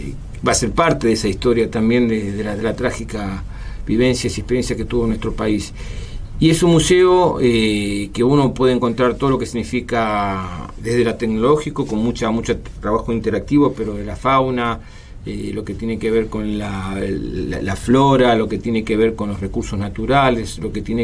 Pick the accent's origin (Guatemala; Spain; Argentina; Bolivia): Argentina; acá en Argentina. Claro, claro, en mi país.